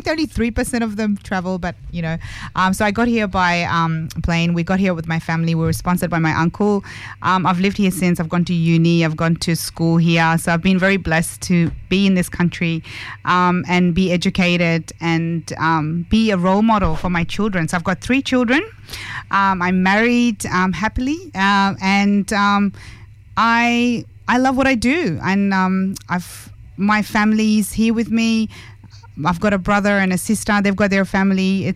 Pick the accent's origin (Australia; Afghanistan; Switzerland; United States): Afghanistan; moved away; I was born in Afghanistan, so I come from there. My family's from there. We were refugees to this beautiful country, and we got here in 1993, March of 1993.